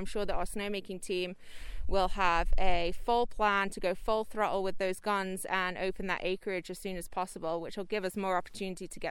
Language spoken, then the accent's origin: English; England, United Kingdom; growing up in England